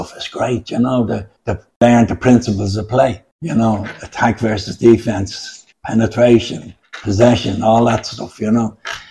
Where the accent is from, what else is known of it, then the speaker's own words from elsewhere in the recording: Ireland; Now, I went to see Ireland playing. Obviously, we're all Irish kids. I went and seen them playing rugby. We're very parochial, if I can say that, as far as a nation is concerned.